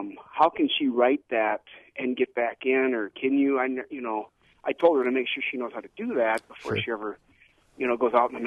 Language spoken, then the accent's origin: English; Dubuque, Iowa, United States; I'm from Dubuque, used to live in Dubuque, and it's the most beautiful part of Iowa, you know.